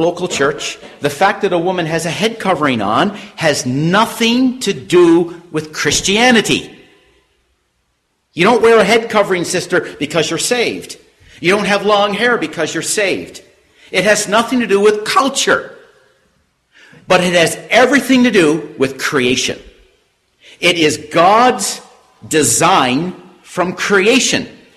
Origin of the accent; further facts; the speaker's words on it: Canada; I come from Canada, so I can't fully speak to what's going on in America.